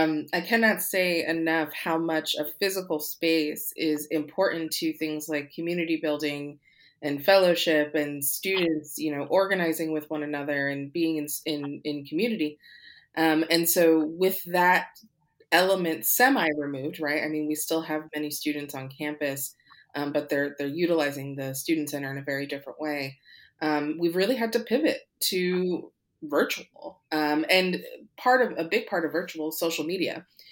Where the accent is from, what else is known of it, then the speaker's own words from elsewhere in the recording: Long Branch, New Jersey, United States; So I am from Long Branch, New Jersey. I was born and raised here.